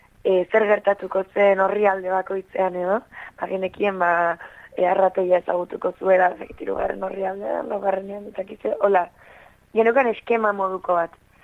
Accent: Pasaia, Basque Country, Spain; now in Errenteria, Spain; ni pasaitarra naiz, baina Errenterian bizi naiz

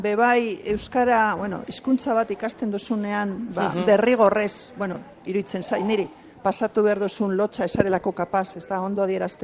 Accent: Basauri, Basque Country, Spain; born or raised there; also born or lived in Burgos

